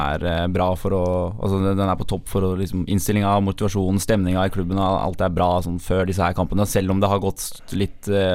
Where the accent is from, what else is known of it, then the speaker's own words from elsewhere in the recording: Eastern Norway, Norway; Og jeg som østlending også, håper jo selvfølgelig at som østlending